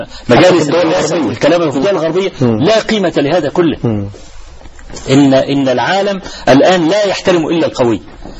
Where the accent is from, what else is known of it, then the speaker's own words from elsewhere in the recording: Egypt; في مثلا عندنا في مصر حصل مظاهرة في استاد القاهرة